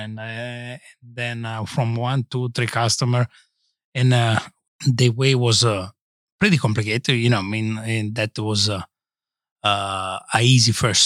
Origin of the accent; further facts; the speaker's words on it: Montecastrilli, Umbria, Italy; moved away as an adult; now in United States; We are from Umbria, from a lovely village called Monte Castrilli, near Todi, in our north of Rome, you know, and was born there. The company was born there, and I came here in 1999.